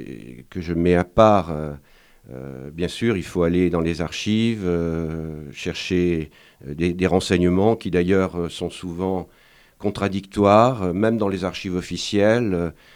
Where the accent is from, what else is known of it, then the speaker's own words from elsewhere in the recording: Grenoble, Auvergne-Rhône-Alpes, France; born there; Je suis né à Grenoble.